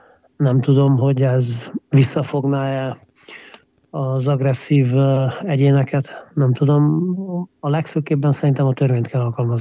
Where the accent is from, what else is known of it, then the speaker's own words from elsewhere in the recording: Cluj-Napoca, Cluj County, Romania; én kolozsvári vagyok, Kolozsváron születtem, itt élek 50 éve ebben a városban